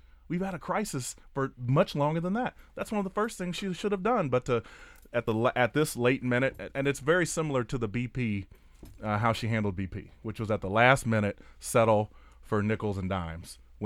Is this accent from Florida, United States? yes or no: yes; Florida, United States; You know, I'm from Hillsborough County, where it's one of the worst places for human trafficking.